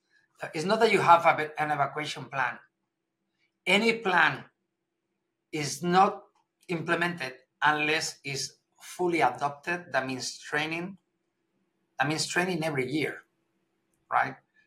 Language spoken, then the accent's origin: English; Spain; English is a second language; I come from Spain.